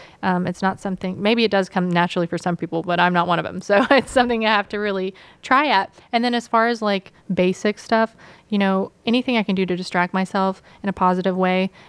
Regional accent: Nashville, Tennessee, United States; I grew up in Nashville, so I know everyone.

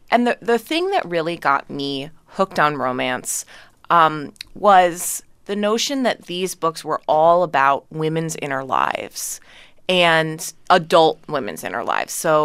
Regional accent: Chicago, Illinois, United States; And in the bookstore where we grew up in Chicago, historical fiction was right next to romance.

